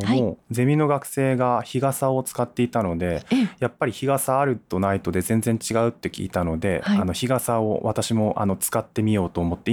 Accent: Numazu, Shizuoka, Japan; now in Takasaki, Japan; はい、静岡県の沼津市というところです。

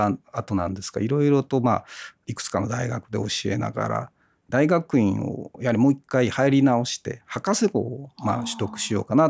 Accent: Sakaiminato, Tottori, Japan; 漫画家の水木しげるさんのご出身地でもございますので、妖怪で町おこしをしたところでございます。そこで生まれ育ったということです

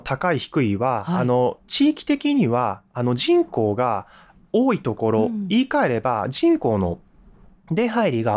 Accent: Shizuoka, Japan; 確か群馬とか私の出身の静岡は、はい、7割近かったかなというふうに思います。

